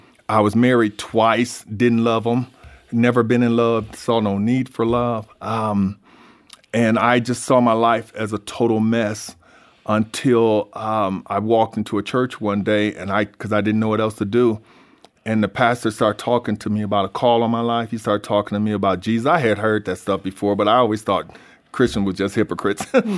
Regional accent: United States; I was raised in the Vineyard Housing Project, which was considered the worst place in the city, the worst place in the worst city.

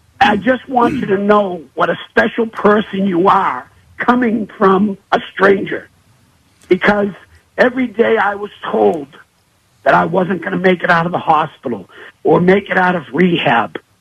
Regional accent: Boston, Massachusetts, United States; I'm originally from Boston.

